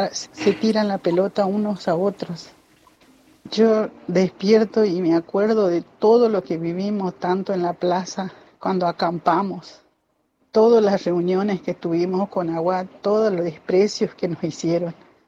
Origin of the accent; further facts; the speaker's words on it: Salta, Argentina; Yo soy salteña, mi hijo nació en San Pedro de Jujuy, la provincia de Jujuy, él vivía en Mar del Plata. Somos gentes humildes, de corazón humilde